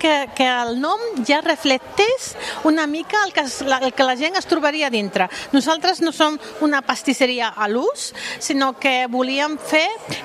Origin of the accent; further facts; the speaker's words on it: Castelldefels, Catalonia, Spain; jo sóc de Castelldefels, efectivament, he estudiat tota la meva vida a Barcelona